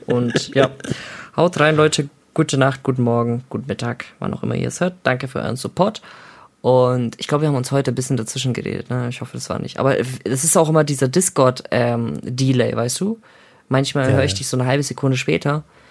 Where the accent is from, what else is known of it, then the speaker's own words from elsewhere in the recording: Germany; Natürlich haben wir auch Wurzeln und so, kroatisch, hier russisch und hier und da, oder mehr türkische Wurzeln. Aber Bro, wir sind ganz Leben lang, ich fühle mich auch nur in Deutschland heimisch.